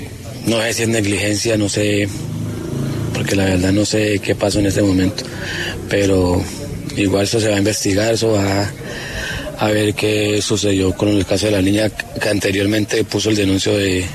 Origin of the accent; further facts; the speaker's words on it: Cali, Valle del Cauca, Colombia; now in Villagorgona, Colombia; Yo soy de la ciudad de Cali. Yo nací en Cali. Posteriormente nos vinimos hace 8 años para acá, para Villagorgona.